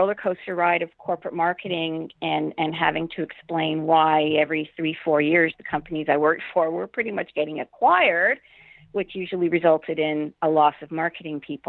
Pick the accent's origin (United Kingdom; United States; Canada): Canada; Montreal, Quebec; So, I'm from Montreal originally, but close enough.